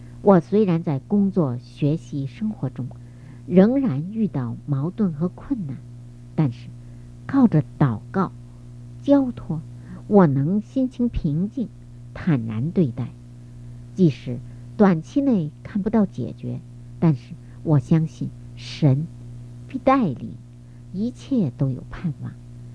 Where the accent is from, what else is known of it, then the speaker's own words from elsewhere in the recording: Beijing, China; 我来自北京，从小受的是无神论的教育，那时候我所知道的唯一信仰是共产主义